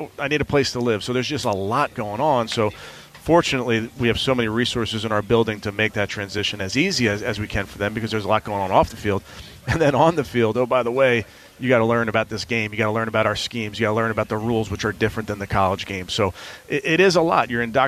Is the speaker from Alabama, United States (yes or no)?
no; Philadelphia, Pennsylvania, United States; I grew up in Philadelphia watching the Eagles.